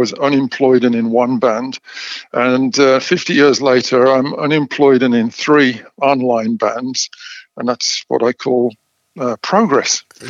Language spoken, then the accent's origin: English; Birmingham, West Midlands, United Kingdom; Yeah, I'm from Birmingham. Yeah, I mean, I've maybe got a vestige of the accent